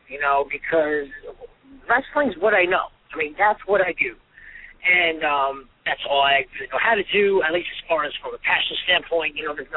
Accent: New York, United States; I mean, New York's my hometown.

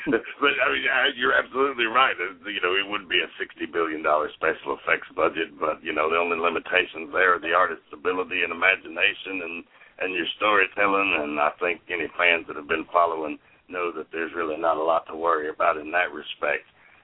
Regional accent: Tennessee, United States; you're a fellow Southerner. I'm here from Tennessee.

